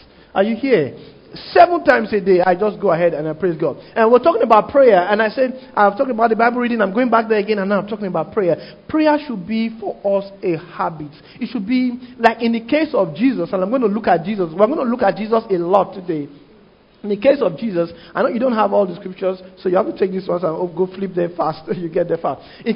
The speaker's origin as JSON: {"language": "English", "country": "Nigeria", "said": "I'm Nigerian, grew up, you are for me."}